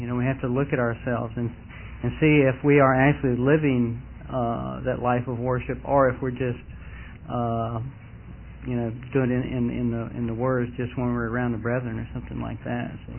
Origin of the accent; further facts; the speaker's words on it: Mahomet, Illinois, United States; from Mohammed, Illinois.